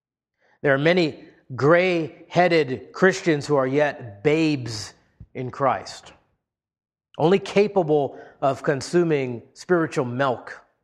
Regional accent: Hawaii, United States; I grew up in Hawaii. I can attest to being tossed by waves.

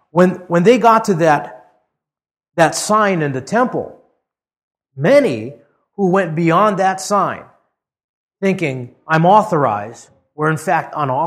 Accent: Hawaii, United States; I was special because I grew up in Hawaii. I mean, how retarded that is. You know, I'm special. Because I was born in this place.

